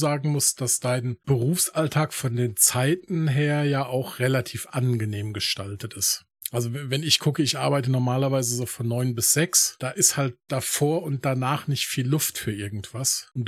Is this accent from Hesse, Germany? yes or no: yes; Hesse, Germany; ich bin ja aus dem Rhein-Main-Gebiet, ich höre kein Radio da.